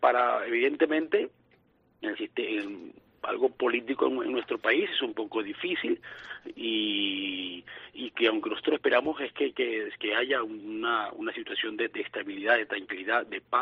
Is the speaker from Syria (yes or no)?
no; Calabozo, Guárico, Venezuela; now in Caracas, Venezuela; Allá tengo mi familia en mi pueblo, en Calabozo, el estado Guárico.